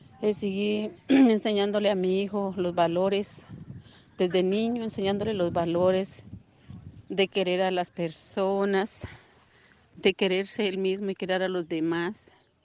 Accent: López Adentro, Cauca, Colombia; yo soy la mamá de Nelson, no le digo mi nombre, yo soy del resguardo López Adentro.

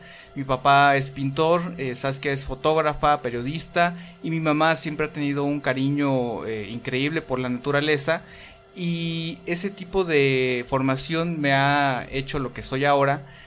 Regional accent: San Cristóbal de las Casas, Chiapas, Mexico; born there; nacido en San Cristóbal de las Casas

